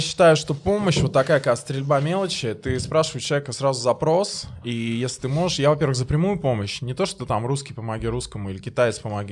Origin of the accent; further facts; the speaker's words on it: Dolgoprudny, Moscow Oblast, Russia; Братишка, я из Долгопрудного.